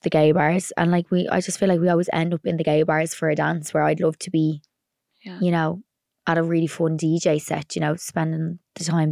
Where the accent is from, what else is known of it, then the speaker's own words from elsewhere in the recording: Ireland; I think it's just in us as like an Irish culture, we just don't go out for a few drinks. Like, people in Ireland binge drink.